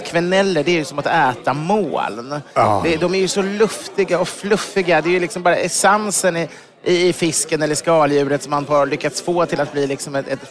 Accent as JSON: {"language": "Swedish", "town": "Ekerö", "region": "Stockholm County", "country": "Sweden", "tie": "born or raised there", "said": "Jag växte upp på Ekerö och då fanns det inte mycket."}